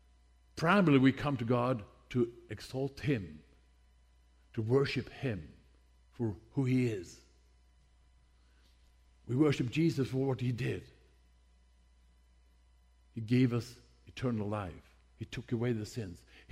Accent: Sweden; English is a second language; now in United States; We come from Sweden, my wife and I.

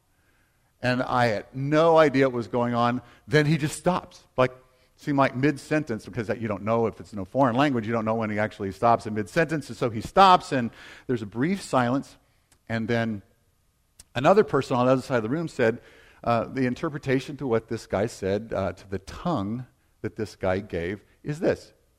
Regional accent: the South, United States; I grew up in the church. I was raised in the South

